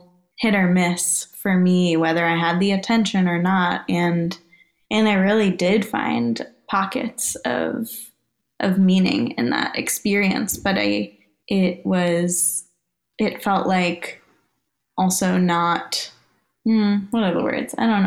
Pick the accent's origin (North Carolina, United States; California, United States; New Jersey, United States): New Jersey, United States; Teaneck; Yeah, I grew up mostly in Teaneck, New Jersey, in a modern Orthodox community.